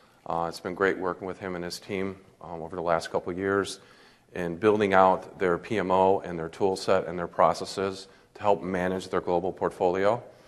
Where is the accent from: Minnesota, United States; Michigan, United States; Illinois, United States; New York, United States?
Michigan, United States; I'm from Michigan, so it was great to come out here after the weather we've had this winter so far.